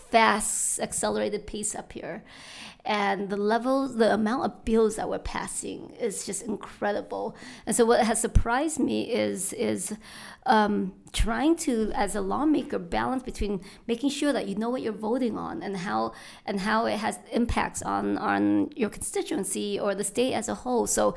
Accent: Salt Lake City, Utah, United States; also born or lived in Vietnam; So my family, we are refugees from Vietnam. My dad fought in the Vietnam War with the Americans. So we came to the U.S. as political asylums after the war, and came to Utah in 92. Grew up on the west side of Salt Lake.

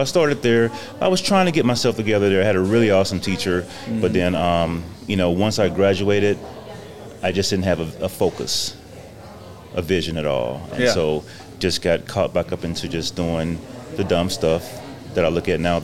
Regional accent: Louisiana, United States; moved away as an adult; now in Fallbrook, United States; Okay, born and raised in Louisiana. So I moved out here in '87.

